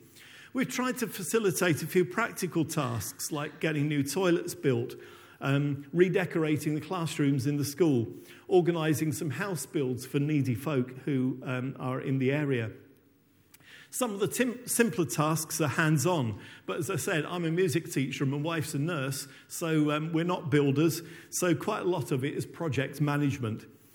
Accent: East of England, United Kingdom; now in Kenya; I was born and brought up in East Anglia, so I don't do hot and sticky very well.

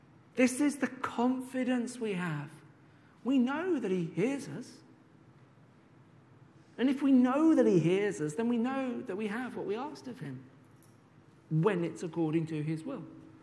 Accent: Birmingham, West Midlands, United Kingdom; I remember a number of years ago, when I was growing up in Birmingham

